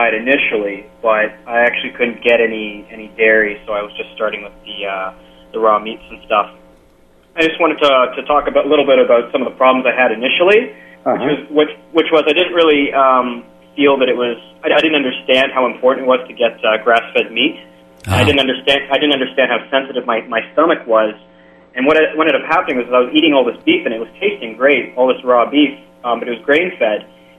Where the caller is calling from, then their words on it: Toronto, Ontario, Canada; Hey, Patrick … from Toronto.